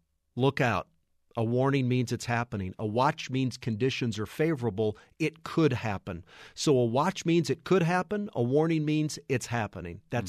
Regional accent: St. Louis, Missouri, United States; My brother, I'm from the St. Louis area.

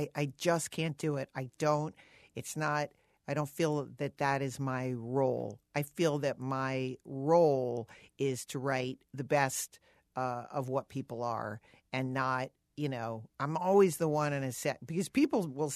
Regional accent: Connecticut, United States; I'm a little bit, you know, I mean, I grew up in Connecticut. I'm kind of uptight.

